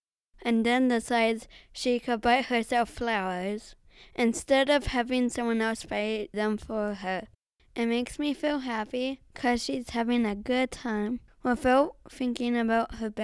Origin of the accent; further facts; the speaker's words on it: Tucson, Arizona, United States; I grew up here in Tucson. I am 10 years old and I go to the ASCV.